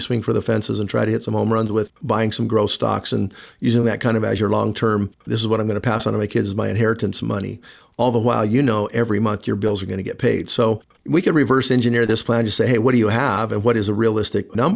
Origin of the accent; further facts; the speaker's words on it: California, United States; which I know about growing up in California and still having mom and a lot of relatives living out there.